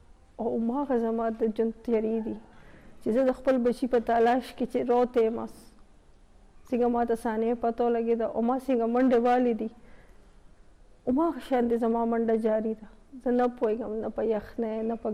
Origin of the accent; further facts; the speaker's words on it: Pakistan; زه مسلمان یم زما صرف دا قصور دی چې زه پاکستانی زما صرف دا قصور دی چې زه پښتون یم